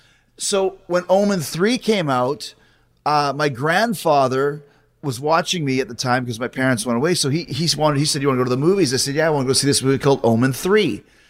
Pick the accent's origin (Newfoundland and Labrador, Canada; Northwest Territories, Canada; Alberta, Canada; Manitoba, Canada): Manitoba, Canada; Winnipeg; But I was really connected to this movie because when I grew up in Winnipeg